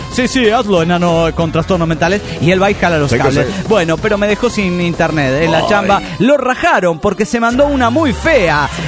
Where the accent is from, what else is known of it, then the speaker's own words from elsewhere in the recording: Delicias, Chihuahua, Mexico; now in Ciudad Juárez, Mexico; Hora de vacaciones en mi ciudad natal, Delicias, Chihuahua.